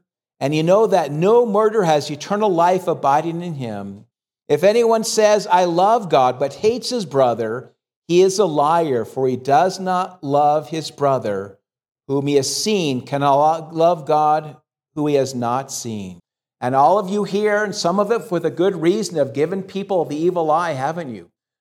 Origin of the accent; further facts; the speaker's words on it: Hacienda Heights, California, United States; I was raised in Hacienda Heights. We used to play each other in football.